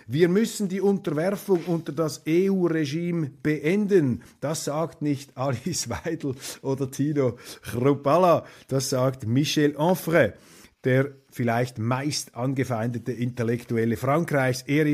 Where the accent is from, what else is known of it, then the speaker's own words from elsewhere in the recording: Switzerland; Als Schweizer finde ich das im Grunde begrüßenswert.